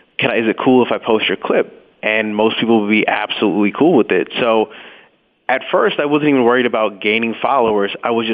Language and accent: English; Miami, Florida, United States; I grew up in Miami, but I was actually in college. I was in Orlando.